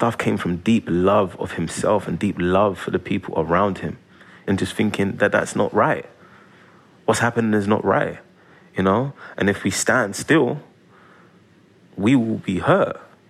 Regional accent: England, United Kingdom; Yeah, I remember it being mentioned at school in passing because we studied civil rights

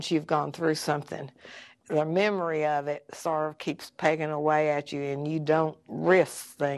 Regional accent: Arlington, Texas, United States; from Arlington, Texas.

